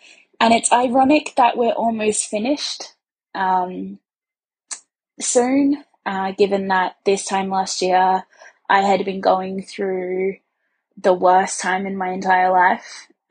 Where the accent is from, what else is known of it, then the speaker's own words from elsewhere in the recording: Australia; because you're Scottish and I'm Australian and we all swear like sailors